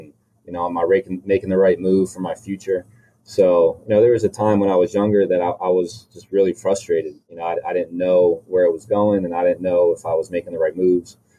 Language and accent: English; Pottstown, Pennsylvania, United States; My mother, I grew up in Pottstown, Pennsylvania, so it's not too far from where we live.